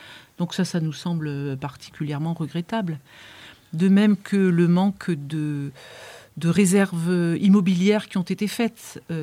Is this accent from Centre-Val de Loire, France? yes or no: no; Die, Auvergne-Rhône-Alpes, France; born there; moi je suis née à Die.